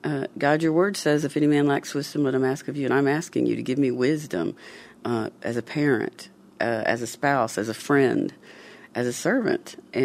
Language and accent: English; the South, United States; And we're from the South.